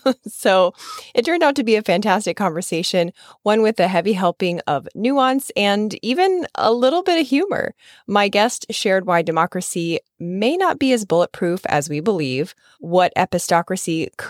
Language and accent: English; Midwest, United States; Growing up in Midwest America with veteran grandparents, it was impressed upon me that democracy was a divine gift.